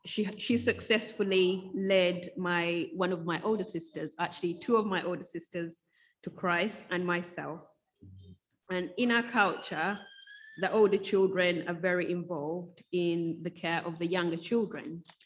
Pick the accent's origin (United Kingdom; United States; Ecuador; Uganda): Uganda; born there; But I was born in Uganda, which is in East Africa, one of many children in a very large polygamous family.